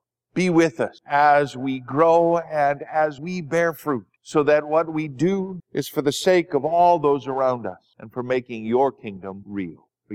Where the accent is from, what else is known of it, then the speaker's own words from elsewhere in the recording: Minnesota, United States; When I was growing up in Minnesota, it was the coldest month of the entire year.